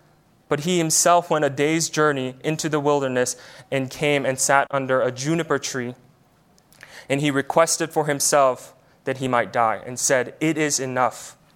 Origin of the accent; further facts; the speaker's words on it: South Korea; growing up in Korea where bullying was quite common